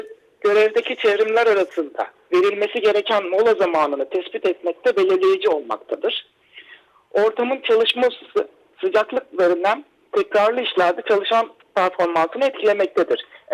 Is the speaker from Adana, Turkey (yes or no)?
yes; Adana, Turkey; 84 yılında Adana'da doğdum. Adana Anadolu Lisesi Aladan mezun oldum.